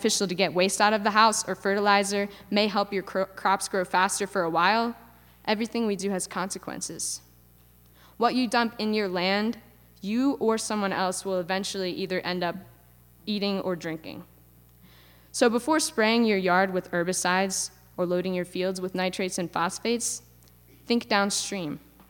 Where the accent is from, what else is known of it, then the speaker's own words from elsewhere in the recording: Millsboro, Delaware, United States; People back in my hometown of Millsboro, Delaware, did not take seriously the impacts of what too many nutrients in the soil has the potential to do.